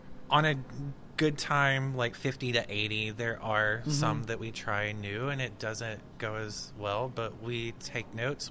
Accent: Arkansas, United States; I didn't know very many people up here because I'm from Arkansas.

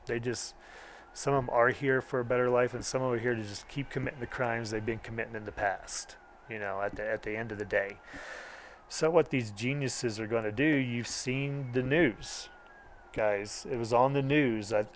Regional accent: Oklahoma, United States; There was the Oklahoma City bombing. I'm from Oklahoma.

